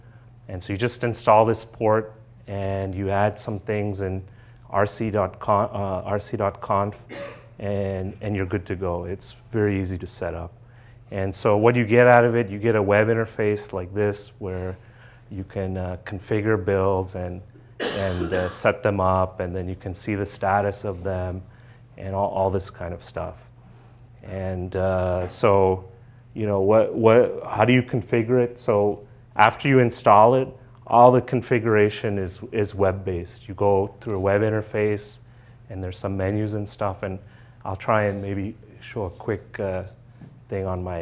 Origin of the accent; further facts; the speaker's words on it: Canada; now in United States; I'm from the US, so. I'm originally from Canada, so I can make those jokes.